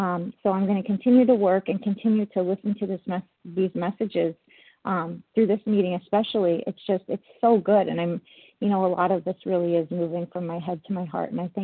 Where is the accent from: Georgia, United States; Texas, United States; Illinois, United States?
Illinois, United States; Chicago; I'm from Chicago